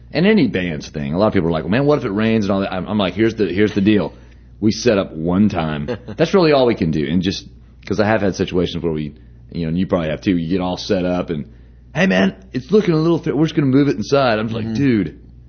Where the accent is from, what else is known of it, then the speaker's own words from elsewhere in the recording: Dallas, Texas, United States; Where I grew up in Dallas, man, we ate at the New York Sub all the time.